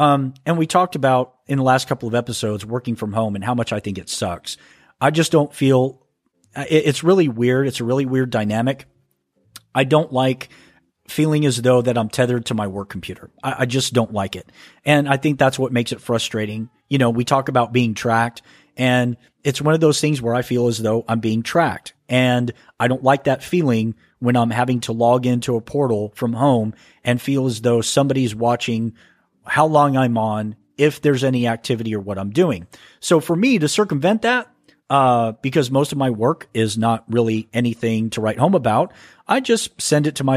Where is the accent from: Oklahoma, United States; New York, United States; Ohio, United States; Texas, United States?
Texas, United States; accent: Texas; I had no idea how bad my Texas accent was until I heard myself on your podcast.